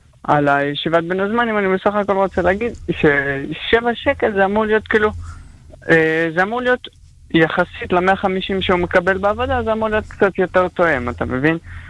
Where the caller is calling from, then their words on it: Beit Shemesh, Jerusalem District, Israel; בית שמש, חדש.